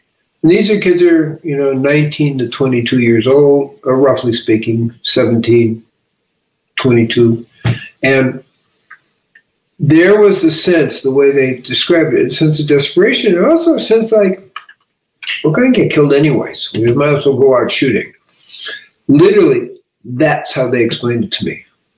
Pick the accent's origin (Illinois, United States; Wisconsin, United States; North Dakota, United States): Illinois, United States; Chicago; Now, I'm from Chicago. I work for street gangs in the South Side